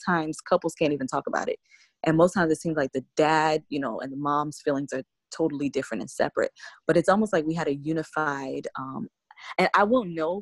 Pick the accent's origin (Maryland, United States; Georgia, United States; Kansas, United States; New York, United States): Georgia, United States; Savannah; You know, I'm from Savannah, he's from Atlanta.